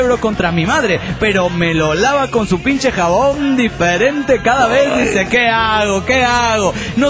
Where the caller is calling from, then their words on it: Quito, Pichincha, Ecuador; de Quito, Ecuador.